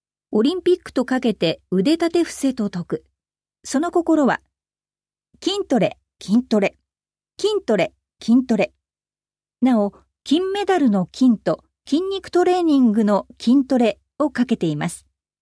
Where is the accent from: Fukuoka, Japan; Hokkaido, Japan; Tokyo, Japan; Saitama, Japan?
Tokyo, Japan; 江戸っ子として応援はしたいと思います。